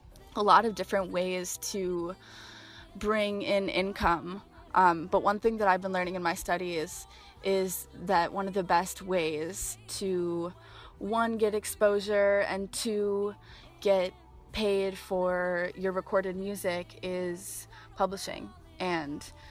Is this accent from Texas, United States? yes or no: no; Colorado Springs, Colorado, United States; I loved growing up in the Colorado Springs music scene, and especially after having left.